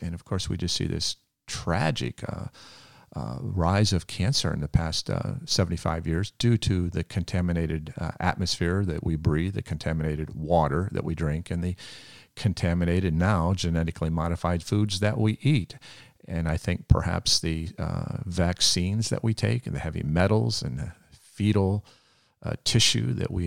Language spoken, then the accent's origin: English; United States; born there; And I'm of Hungarian descent, but I was born in America. I speak English.